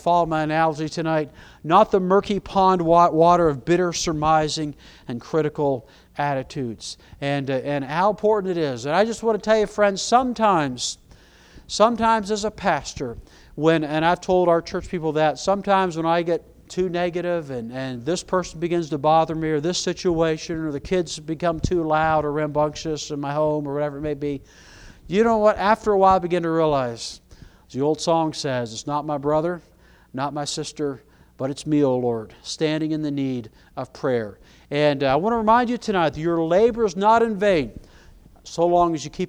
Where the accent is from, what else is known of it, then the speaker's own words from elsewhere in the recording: Canada; My favorite hobby growing up was playing hockey. I come from Canada